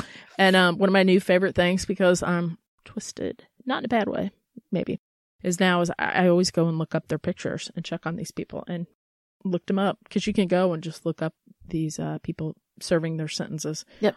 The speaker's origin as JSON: {"language": "English", "region": "Missouri", "country": "United States", "said": "because I'm from Missouri. I talk funny."}